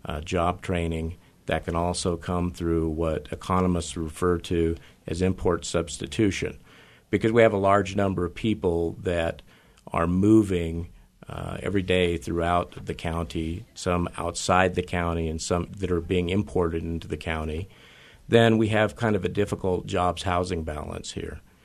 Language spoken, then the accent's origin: English; Denver, Colorado, United States; born there; Well, I was born in Denver, Colorado. I'm a construction brat.